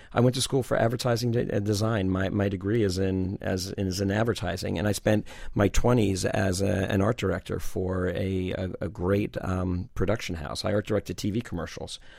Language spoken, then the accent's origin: English; Miami, Florida, United States; And I was born and raised in Miami. I love the I love the city. I love the people. I love the weather.